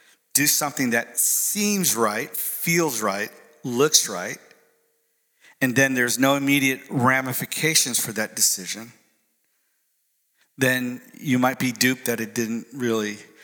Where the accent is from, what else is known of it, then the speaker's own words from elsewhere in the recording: Bradenton, Florida, United States; also born or lived in Sarasota; And of course, we live in Florida. I'm from Sarasota, Florida, so I know what real fresh orange juice tastes like. The Tropicana factory is right there in Bradenton, my hometown.